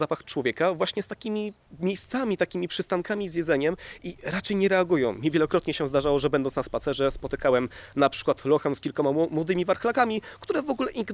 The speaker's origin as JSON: {"language": "Polish", "town": "Gdynia", "region": "Pomeranian Voivodeship", "country": "Poland", "said": "ja jestem z Gdyni współcześnie. Taka mała wioska rybacka, może Państwo kojarzą na Pomorzu."}